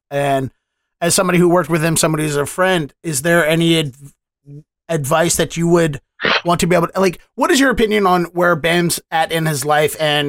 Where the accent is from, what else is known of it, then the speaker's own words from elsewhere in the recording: Baltimore, Maryland, United States; because I know I'm from Baltimore originally, so I'm very familiar with the story of Brandon Novak because he's a Baltimorean